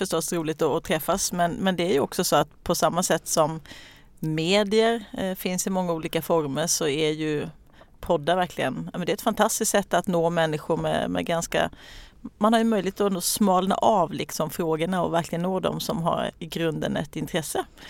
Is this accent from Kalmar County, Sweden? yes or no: yes; Kalmar, Kalmar County, Sweden; Nej, men jag bor i Kalmar där jag är född och uppvuxen. Bor tillsammans med min man och våra två barn och vår hund.